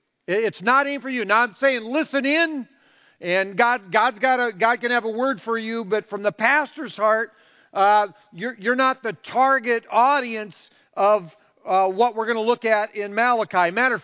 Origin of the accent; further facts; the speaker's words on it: Iowa, United States; I'm glad I'm from Iowa.